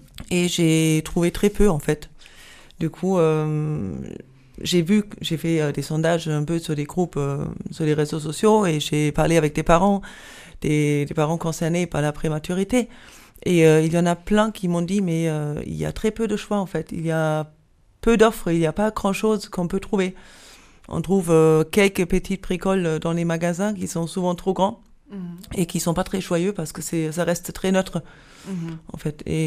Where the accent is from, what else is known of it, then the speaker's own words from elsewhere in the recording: Germany; now in France; Je suis en Ardèche, je suis allemande à la base. Je suis en Ardèche depuis 2012.